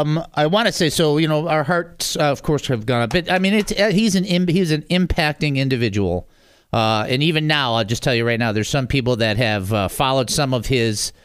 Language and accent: English; Detroit, Michigan, United States; I'm from Detroit. I've been out here a while, but I'm still from Detroit.